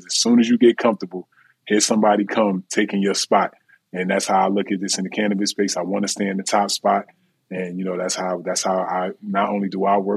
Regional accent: New Jersey, United States

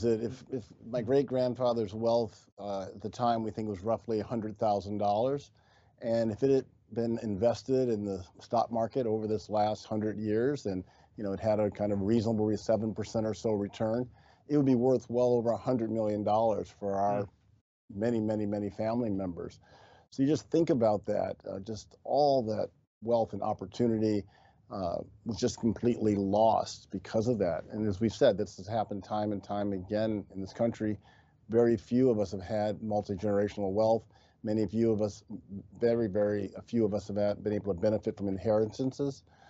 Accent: United States; our journey as American citizens

